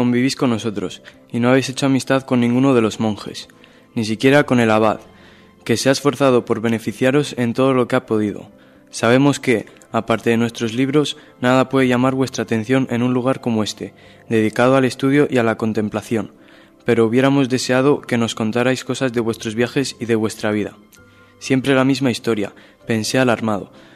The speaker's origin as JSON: {"language": "Spanish", "town": "Nájera", "region": "La Rioja", "country": "Spain", "said": "tengo 15 años y soy de aquí de Nájera."}